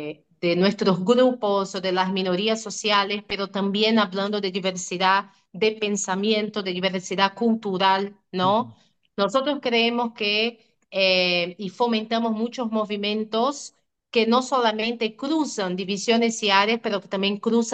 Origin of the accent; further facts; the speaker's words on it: Brazil; Spanish is a second language; moved away as an adult; now in Argentina; Sí, yo vengo de Brasil y está ahí también un punto, ¿no? La transculturalidad, que está bueno.